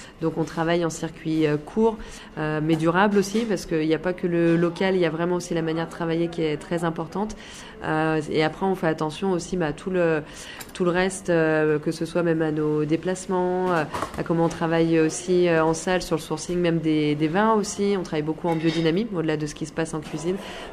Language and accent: French; Péronnas, Auvergne-Rhône-Alpes, France; moi je suis de Perona, donc on est parti quelques années, notamment en Bretagne et en Nouvelle-Zélande, et on a voulu revenir poser nos valises dans la région